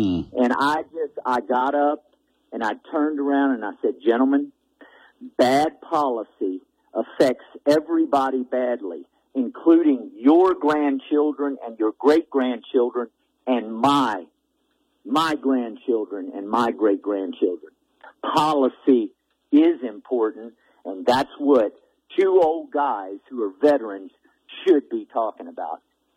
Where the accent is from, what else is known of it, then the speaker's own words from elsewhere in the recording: East Coast, United States; I grew up in the East Coast, and I've been in part of the William and Mary crowd and the University of Virginia crowd